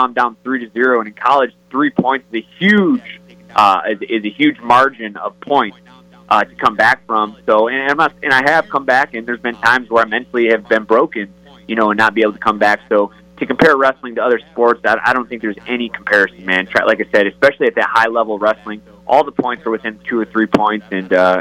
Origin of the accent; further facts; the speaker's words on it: Michigan, United States; I come out to a song called … because I'm from Michigan originally